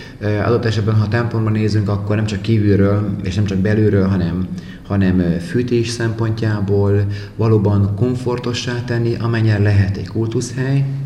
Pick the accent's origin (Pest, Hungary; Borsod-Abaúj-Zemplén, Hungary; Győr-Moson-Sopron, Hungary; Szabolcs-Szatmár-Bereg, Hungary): Szabolcs-Szatmár-Bereg, Hungary; Nagyecsed; also born or lived in Mátészalka; Ráadásul én Nagyecserről származok, és Máté Szalkán is éltem